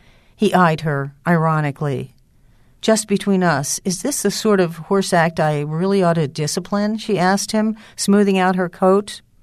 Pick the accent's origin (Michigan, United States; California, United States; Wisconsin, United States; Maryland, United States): Maryland, United States; Baltimore; The track that I have the most opportunity to go to is Pimlico, since I'm from Baltimore, and I've still got a brother there.